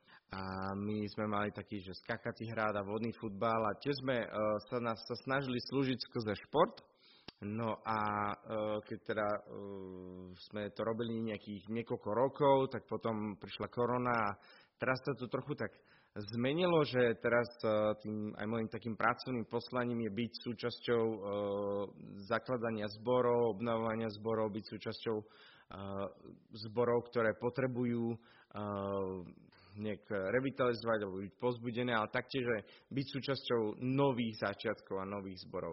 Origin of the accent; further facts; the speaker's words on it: Trnava, Trnava Region, Slovakia; Pochádzam z Trnavy a tam som aj v zbore v cirkvi Bratskej.